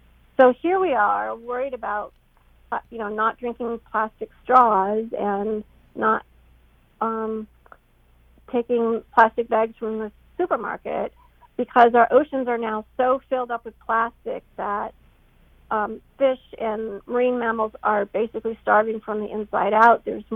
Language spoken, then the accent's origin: English; Illinois, United States; I moved back into my sister's basement in my hometown along the Illinois River, where I grew up